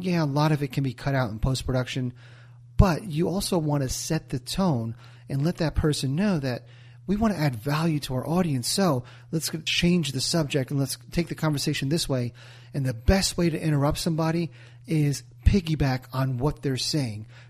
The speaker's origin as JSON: {"language": "English", "region": "New Jersey", "country": "United States", "said": "I'm from Jersey. I'm a pretty high-strung guy, high-energy guy, and I want to talk a lot."}